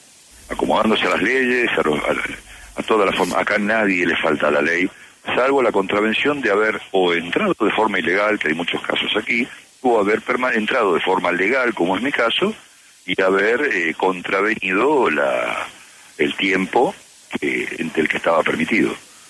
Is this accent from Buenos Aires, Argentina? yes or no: yes; Buenos Aires, Argentina; Yo nací en Buenos Aires, en Argentina. Crecí en, digamos, mi niñez, mi infancia fue en Argentina.